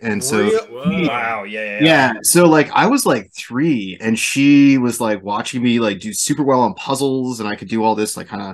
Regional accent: Baltimore, Maryland, United States; I grew up in Baltimore, which is it's like a hotbed for like dyslexic schools.

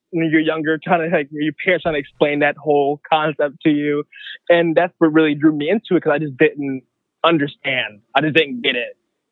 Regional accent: Philadelphia, Pennsylvania, United States; So I happened in Philadelphia, I grew up in Philadelphia

